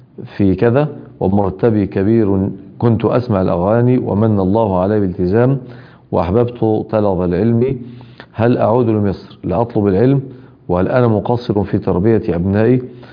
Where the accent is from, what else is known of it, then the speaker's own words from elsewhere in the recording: Damascus, Damascus Governorate, Syria; now in Germany; أعيش في ألمانيا وأنا من دمشق